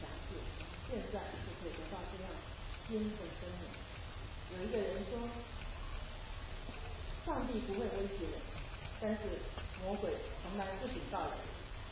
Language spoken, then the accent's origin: Chinese; China; 这个神迹在2000年之前发生在中东的地区发生，跟我们中国人民隔得很远